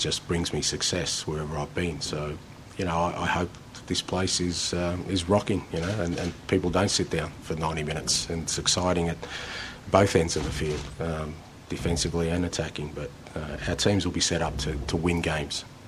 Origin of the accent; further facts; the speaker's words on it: Melbourne, Victoria, Australia; I grew up in Melbourne